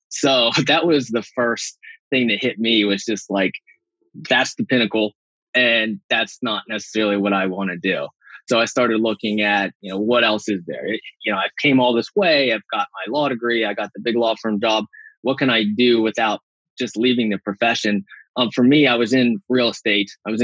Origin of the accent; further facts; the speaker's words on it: West Virginia, United States; I grew up in West Virginia. My mom is a retired school teacher and my dad is a retired coal miner. So really blue collar